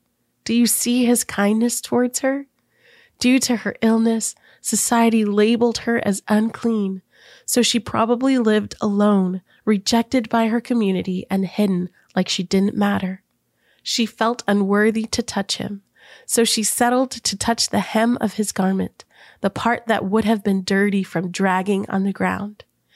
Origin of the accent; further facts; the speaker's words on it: India; Growing up in India, I didn't have a lot of store-bought toys.